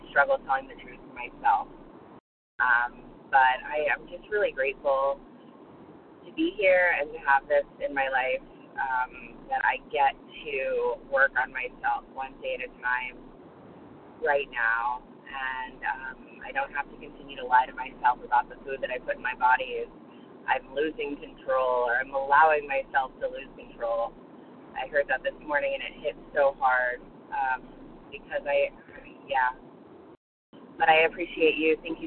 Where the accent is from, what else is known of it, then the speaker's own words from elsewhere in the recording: Florida, United States; Thank you so much. I'm from Florida.